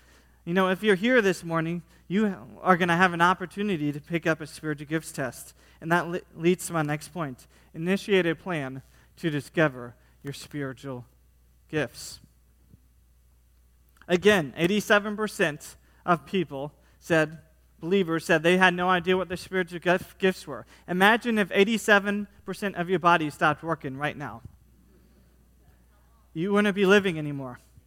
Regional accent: United States; You know, I'm from the United States. I think I know a little bit about English.

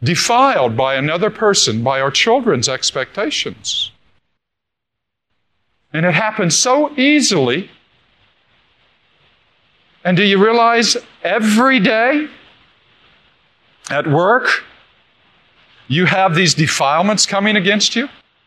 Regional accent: Daytona Beach, Florida, United States; I think of it growing up in Daytona Beach, Florida, where hurricanes would come nearby or come through every now and then.

